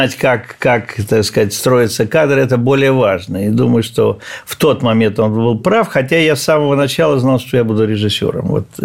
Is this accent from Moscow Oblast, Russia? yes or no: no; Saint Petersburg, Russia; мой родной город Ленинград, Петербург, поэтому все многое связано с ним.